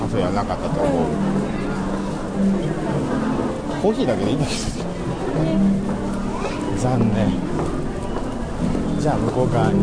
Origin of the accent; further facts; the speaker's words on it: Osaka, Japan; 地元に帰ってまいりました